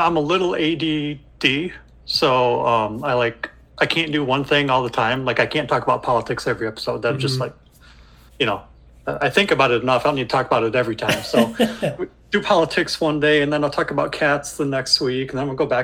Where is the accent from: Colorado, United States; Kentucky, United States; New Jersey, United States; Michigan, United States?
Michigan, United States; Hillsdale; I grew up an hour from here, just the next county west. So I grew up in Hillsdale, Michigan, acclaimed and known for Hillsdale College, amongst a couple other things.